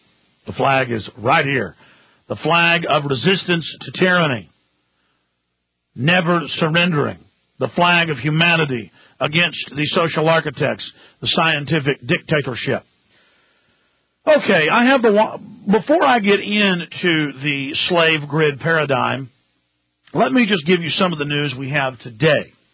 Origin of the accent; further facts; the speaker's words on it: Texas, United States; As a Texan, we're on several stations in Texas